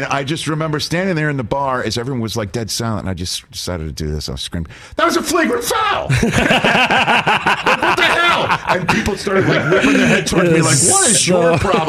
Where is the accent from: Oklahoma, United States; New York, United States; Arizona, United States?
New York, United States; living in New York, being a New Yorker, being a Knicks fan.